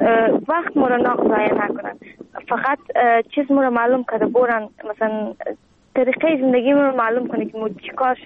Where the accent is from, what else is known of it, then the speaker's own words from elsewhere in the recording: Afghanistan; now in Greece; از افغانستان آمدیم، در کمپ روسیه زندگی می‌کنم. یک ساعت از آتن فاصله دارم، نزدیک کمپ تیواس.